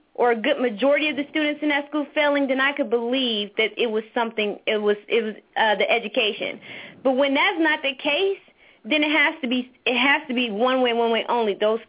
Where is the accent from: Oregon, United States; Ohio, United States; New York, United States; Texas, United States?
Ohio, United States; Youngstown; I grew up in Westlake Housing Projects, which is one of the worst projects in Youngstown, Ohio, as when I was coming up.